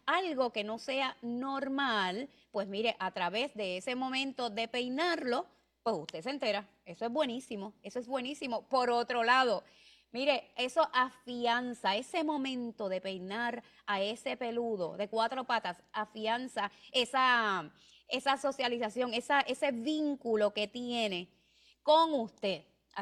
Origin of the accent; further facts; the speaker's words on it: Puerto Rico; ¡Qué emoción para … para mí como boricua, definitivamente!